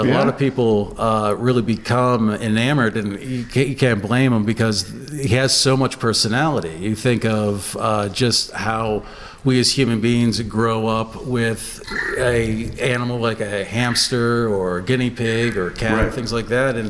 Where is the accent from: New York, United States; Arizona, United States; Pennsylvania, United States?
Pennsylvania, United States; Johnstown; born there; born in Johnstown, did my undergrad at Penn State, did graduate work, neuroscience at UCLA.